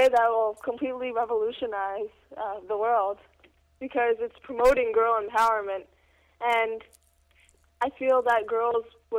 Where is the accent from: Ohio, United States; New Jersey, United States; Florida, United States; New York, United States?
New Jersey, United States; Oh, so I'm in eighth grade. I'm from New Jersey.